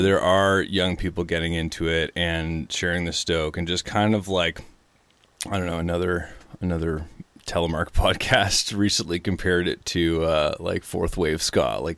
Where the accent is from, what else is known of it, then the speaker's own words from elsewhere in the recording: Ottawa, Ontario, Canada; because I grew up on the East Coast, like, you know, ski hills around Ottawa are not, mm-hmm. you know, out west.